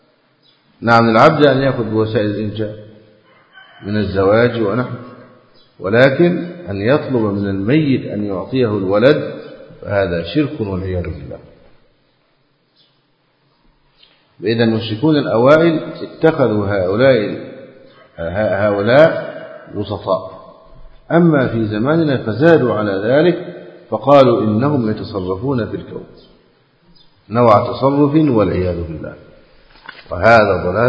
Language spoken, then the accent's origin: Arabic; Egypt; فالبدوي عندنا في مصر اشتهر باسم ماذا؟ السيد البدوي